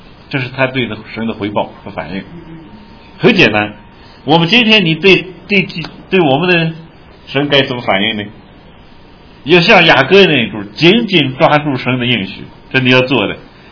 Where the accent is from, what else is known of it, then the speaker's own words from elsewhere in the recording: Shaanxi, China; 我们陕西人喜欢枕着石头睡觉